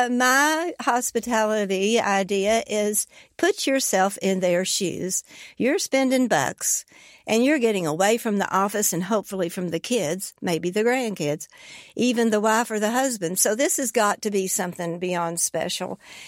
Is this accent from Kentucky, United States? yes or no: yes; Kentucky, United States; I'm from Breathitt County. That's about as Appalachian as you can get.